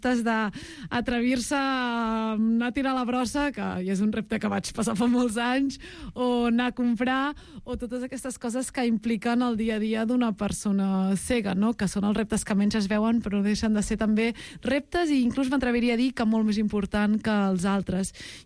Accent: Vilassar de Mar, Catalonia, Spain; Aquest any em vaig enfadar molt amb les eleccions de, del meu poble, de Vilassar de Mar

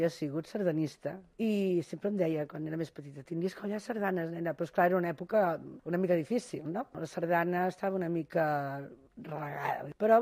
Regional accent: Barcelona, Catalonia, Spain; soc de Barcelona, d'aquí del barri del casc antic. Ara en tinc 63 anys.

